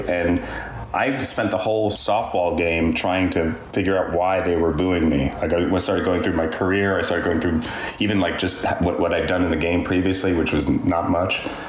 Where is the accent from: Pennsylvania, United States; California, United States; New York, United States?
New York, United States; And I also felt like I'm a New Yorker, too.